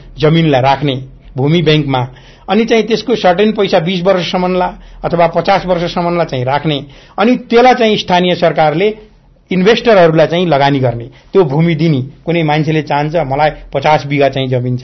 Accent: Arghakhanchi, Lumbini Province, Nepal; मेरो घर अर्घाखाँची हो, मेरो एरियामा ढिकुरा भन्ने ठाउँमा

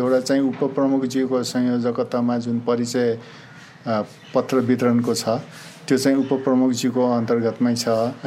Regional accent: Bhadrapur, Koshi Province, Nepal; born there; हामी अहिले भद्रपुर नगरपालिका अन्तर्गत छौँ। अब मेरो जन्मथलो मेरो कर्मथलो झापा जिल्लाको भद्रपुर नगरपालिका क्षेत्रभित्र पर्छ

